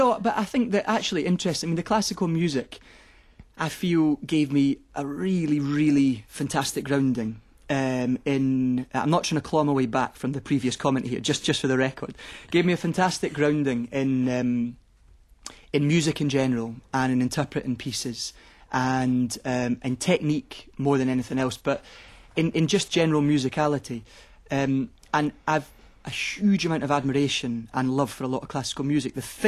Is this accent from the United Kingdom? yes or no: yes; Edinburgh, Scotland, United Kingdom; born or raised there